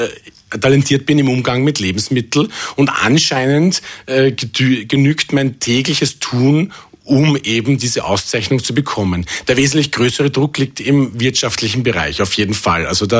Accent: Austria; wie ich eben mit der österreichischen Küche sozialisiert worden bin. Ja, das heißt jetzt, weil viele fragen natürlich, wie geht das als Österreicher vegetarisch ohne Fleisch, ohne Fett?

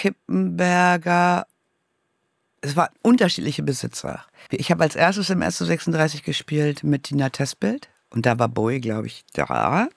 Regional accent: Lower Saxony, Germany; in der Lüneburger Heide, wo ich herkomme.

